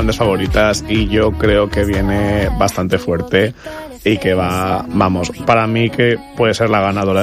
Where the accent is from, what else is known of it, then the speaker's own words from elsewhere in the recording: Valencian Community, Spain; accent: Valencian; Aquí como valenciano parlantes los dos no somos...